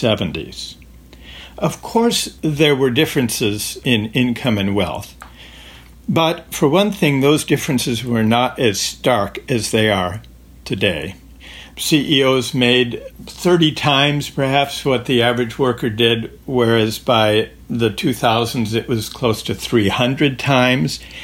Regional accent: Minnesota, United States; born or raised there

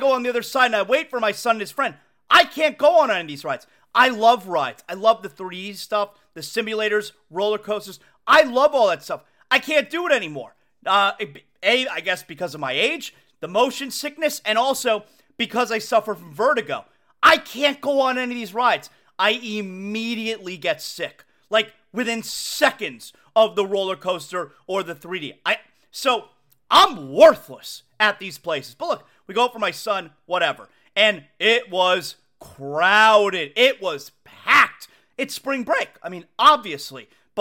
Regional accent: Florida, United States; I grew up here in Florida

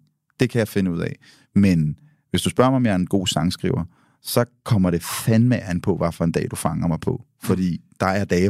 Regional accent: Hørsholm, Capital Region of Denmark, Denmark; moved away; jeg voksede op i Hørsholm. Den er fin, ikke?

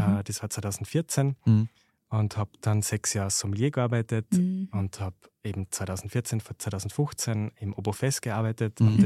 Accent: Upper Austria, Austria; ich komme nicht aus einem Weingebiet und schon gar nicht im Innviertel, wo ich herkomme. Aber ich bin in die Gastronomie geboren.

